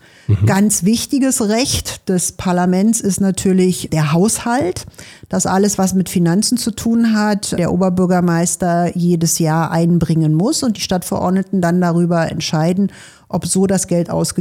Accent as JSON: {"language": "German", "town": "Golm", "region": "Brandenburg", "country": "Germany", "said": "Wir wissen ja, dass 2003 Ortsteile eingemeindet wurden, wie zum Beispiel Golm, wo ich herkomme."}